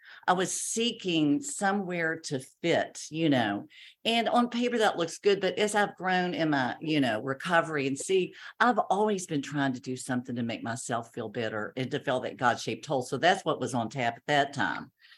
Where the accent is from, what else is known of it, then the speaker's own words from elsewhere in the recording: Kentucky, United States; accent: twang; But anyway, I grew up in Kentucky. So that's where I have a little bit of a twang here.